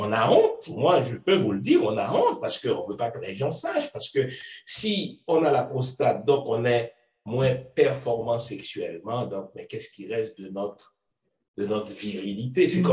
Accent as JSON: {"language": "French", "country": "Haiti", "said": "moi je viens d'Haïti, ça va au moins."}